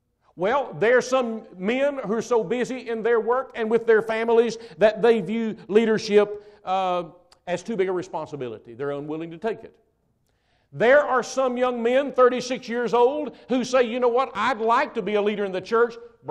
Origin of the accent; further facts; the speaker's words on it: Kentucky, United States; now in Indiana, United States; I was raised in Kentucky, so I can talk like a Kentuckian, okay, because I am one. I just happen to live in Indiana.